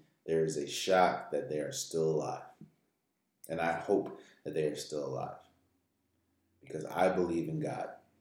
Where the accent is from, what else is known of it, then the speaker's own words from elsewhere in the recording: Maryland, United States; As somebody from Maryland, I'm not from the Baltimore area, but I've been in the Baltimore area several times in my life, and I've been on that bridge countless times.